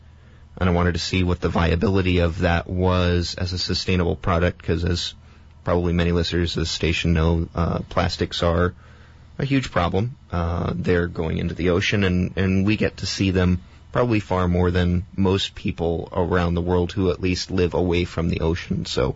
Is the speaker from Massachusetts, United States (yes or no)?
no; Alaska, United States; I'm from Alaska, and that 10-year break, I did a lot of traveling.